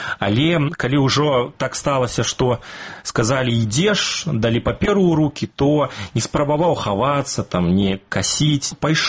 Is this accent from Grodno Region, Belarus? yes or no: yes; Lida, Grodno Region, Belarus; мой родны горад Ліда, дзе я нарадзіўся і вырас пасля студэнцкія гады ў горадзе Берасці